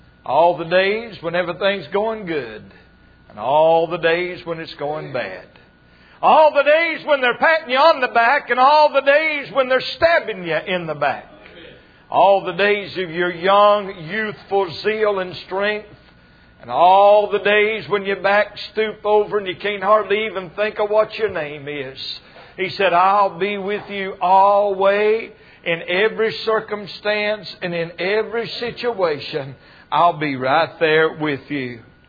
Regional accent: North Carolina, United States; But I'm from North Carolina. And we used to take vacation in Florida.

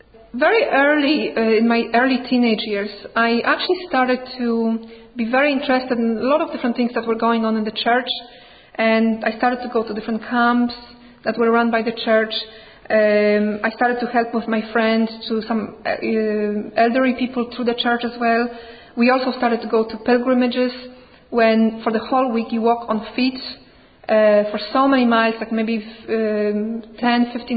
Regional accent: Poland; English is a second language; I was brought up in Poland. Poland is a very beautiful country. It also is a very, very strong Roman Catholic country.

